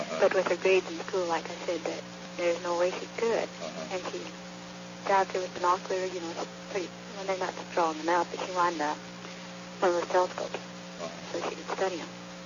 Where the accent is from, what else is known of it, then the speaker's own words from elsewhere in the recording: Alaska, United States; I'm from Alaska, not here.